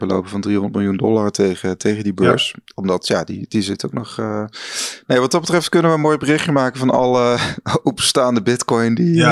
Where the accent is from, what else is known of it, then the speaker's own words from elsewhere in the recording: Netherlands; Dat je, nou goed, we zijn zelf Nederlanders, maar dat je dan toch het idee dat je bij wijze van naar een kantoor kan fietsen of kan gaan.